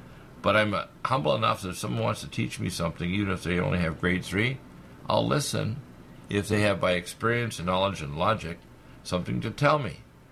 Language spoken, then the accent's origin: English; Canada; moved away as an adult; also born or lived in Detroit, United States; now in United States; See, you got to remember, I was born in Detroit, but the first 20 years or so of my life was in Canada, so I'm basically like a stealth American.